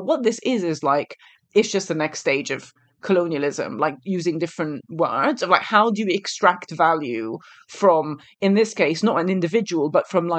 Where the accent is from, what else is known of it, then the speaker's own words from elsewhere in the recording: Egypt; I experienced this firsthand growing up in Egypt and seeing, you know, this idea of like liberalizing an economy.